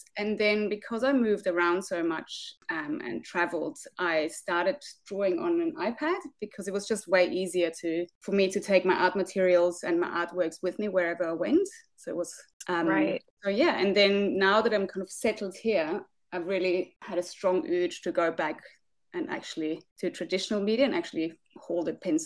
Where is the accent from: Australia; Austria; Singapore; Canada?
Austria; English is a second language; now in New Zealand; So I'm originally from Austria, but I live in New Zealand now.